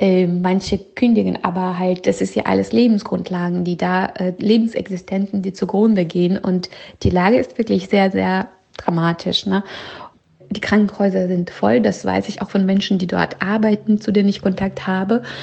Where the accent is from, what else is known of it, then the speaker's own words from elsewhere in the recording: Belarus; So, meine Heimat Belarus, Weißrussland